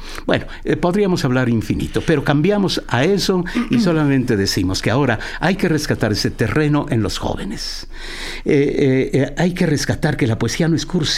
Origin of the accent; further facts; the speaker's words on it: Mexico City, Mexico; born there; Yo vengo de la Radio de Puebla, aunque nací en el Distrito Federal, ¿no?